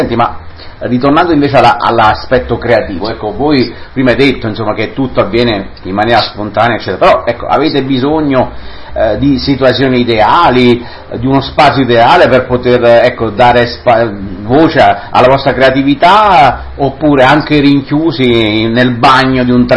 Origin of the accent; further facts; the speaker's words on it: Molise, Italy; perché io sono molisano, quindi è giusto ricordarlo